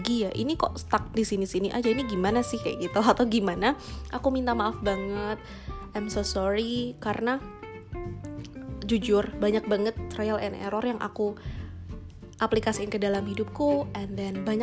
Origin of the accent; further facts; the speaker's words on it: Semarang, Central Java, Indonesia; Aku Wong Semarang